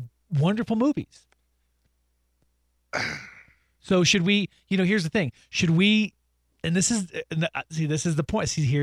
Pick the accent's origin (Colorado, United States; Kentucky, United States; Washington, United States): Colorado, United States; Boulder; You know, I grew up in Boulder and starting in the 1970s.